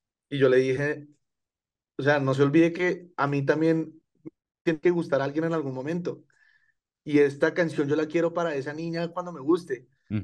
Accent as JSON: {"language": "Spanish", "country": "Colombia", "lives_now": "Mexico", "said": "Pues no es fácil llegar como colombiano a un país donde uno juega no como local, sino como visitante"}